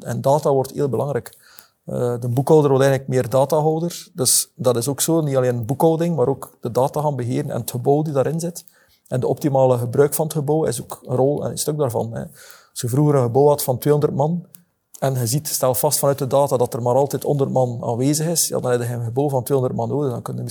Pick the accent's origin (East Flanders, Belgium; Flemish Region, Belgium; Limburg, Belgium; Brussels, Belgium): Flemish Region, Belgium; En wij zijn daar heel slecht in, als Vlaming.